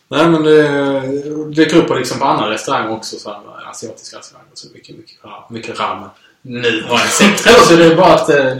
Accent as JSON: {"language": "Swedish", "country": "Sweden", "said": "Ja, det är en grej jag tänkte på när jag var där var att man som svensk kände som att man passade in ganska väl."}